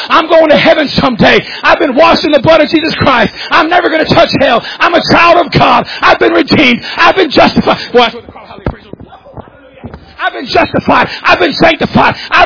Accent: United States; born there; I'm glad I was born in America.

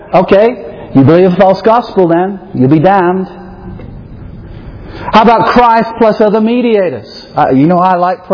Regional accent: England, United Kingdom

